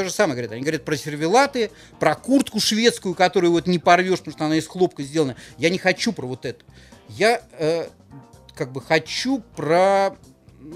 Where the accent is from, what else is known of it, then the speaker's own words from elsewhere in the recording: Saint Petersburg, Russia; Конечно, как каждый нормальный петербуржец, я никогда не хожу в Эрмитаж.